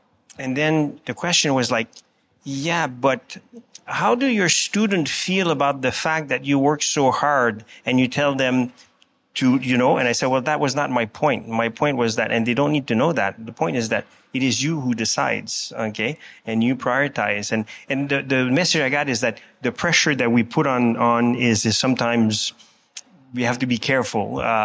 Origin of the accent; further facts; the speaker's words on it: Canada; now in Geneva, Switzerland; because I'm Canadian, I moved to Geneva